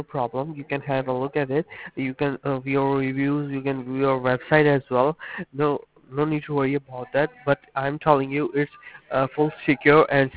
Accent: Houston, Texas, United States; No, I'm not from England. I'm from Houston.

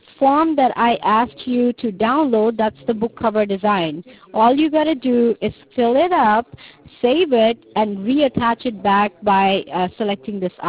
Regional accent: New York, United States; I am originally from New York.

